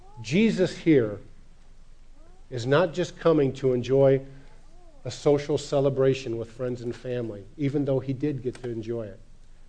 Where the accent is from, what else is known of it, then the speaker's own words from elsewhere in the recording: Iowa, United States; Hey, I'm from Iowa. Where? Ask people in Iowa. I live in North Liberty.